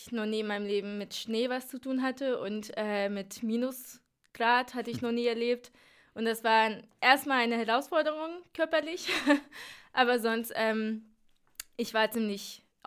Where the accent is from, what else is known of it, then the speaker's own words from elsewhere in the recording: Izmir, İzmir, Turkey; German is a second language; moved away as an adult; also born or lived in Istanbul; now in Germany; Ich komme aus der Türkei, ich bin in Istanbul geboren, aber in Izmir aufgewachsen, das ist die Küstenstadt und bis ich 19 war, habe ich da gelebt mit meinen Eltern zusammen und ab 19 habe ich mich für Studium in Deutschland entschieden und so bin ich nach Deutschland, nach Göttingen gekommen.